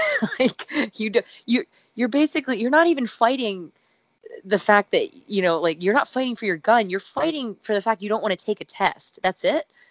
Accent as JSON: {"language": "English", "town": "Dayton", "region": "Ohio", "country": "United States", "said": "I'm from Dayton, Ohio"}